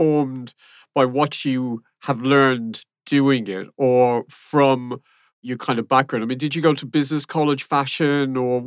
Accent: Ireland; I'm Irish. The Irish are always harsh on themselves, mainly because other people are harsh on us first.

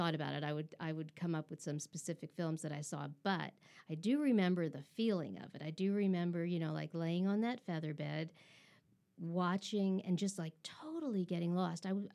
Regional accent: Michigan, United States; I grew up in Michigan

